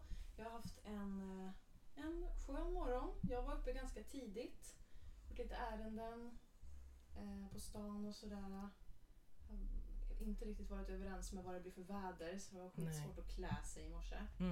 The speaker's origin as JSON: {"language": "Swedish", "town": "Skutskär", "region": "Gävleborg County", "country": "Sweden", "lives_now": "Stockholm, Sweden", "said": "Jag bor här i Stockholm, jag är från Gävle, eller utanför Gävle. Ganska viktigt att säga, nu är jag ganska ledsna på mig. Skutskär heter det lilla samhället. Och jag har väl bott här typ 5 år kanske."}